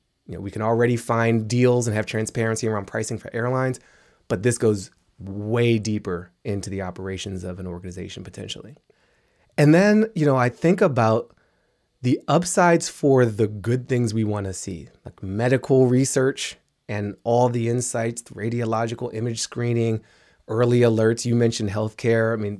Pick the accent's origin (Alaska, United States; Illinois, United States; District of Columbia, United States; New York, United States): District of Columbia, United States; Washington; Yeah, you know, I grew up in Washington, D.C. I was born in 1977